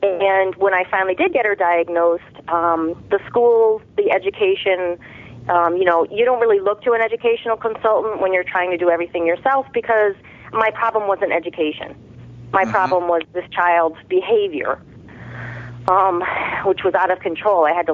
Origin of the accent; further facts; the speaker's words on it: Connecticut, United States; I'm from Connecticut, and I have a daughter who is 15 years old.